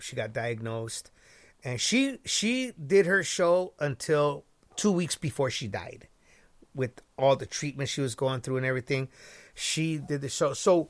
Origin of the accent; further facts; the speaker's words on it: San Francisco, California, United States; I put a lot of the rumberos that I used to watch growing up in Dolores Park.